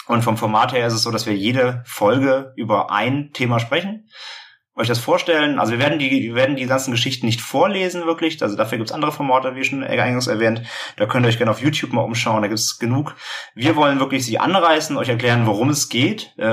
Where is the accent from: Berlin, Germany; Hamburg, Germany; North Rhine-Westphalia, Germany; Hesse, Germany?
Hamburg, Germany; wir kommen aus Hamburg